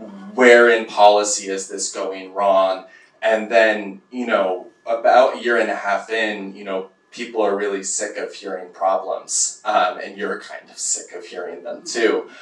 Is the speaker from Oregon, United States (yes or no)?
yes; Hood River, Oregon, United States; I grew up in Hood River. I watched the glaciers get smaller every year.